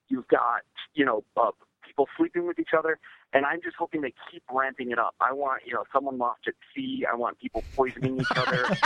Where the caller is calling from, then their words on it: Los Angeles, California, United States; from L.A.